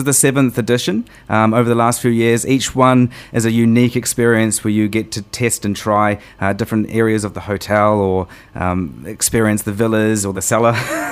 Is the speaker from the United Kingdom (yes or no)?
no; New Zealand; From New Zealand. Yeah. And yeah, I was a DJ for about 10 years back in New Zealand doing that.